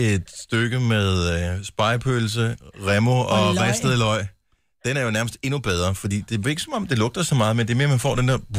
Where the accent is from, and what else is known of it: Esbjerg, Region of Southern Denmark, Denmark; born there